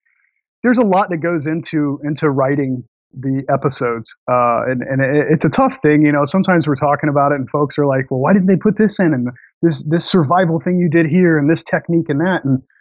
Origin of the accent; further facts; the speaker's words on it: Florida, United States; I'm from Florida, you know, so the mosquitoes, I'm not going to say I'm used to it.